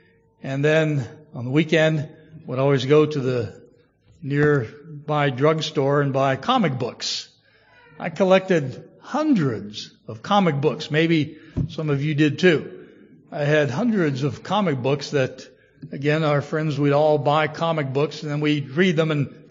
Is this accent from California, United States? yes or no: no; Ohio, United States; When I was growing up in Ohio as a young boy back in the 1950s